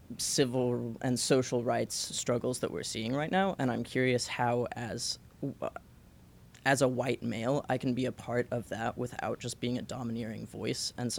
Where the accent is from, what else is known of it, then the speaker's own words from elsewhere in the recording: Oklahoma, United States; also born or lived in Tanzania; I come from Oklahoma, and I went to a predominantly black high school.